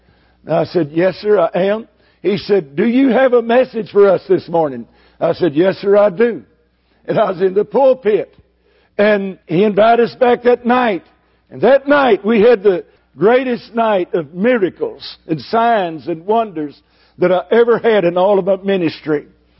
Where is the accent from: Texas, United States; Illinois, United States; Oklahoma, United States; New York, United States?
Texas, United States; Houston; And I stood up and I said … from Houston, Texas.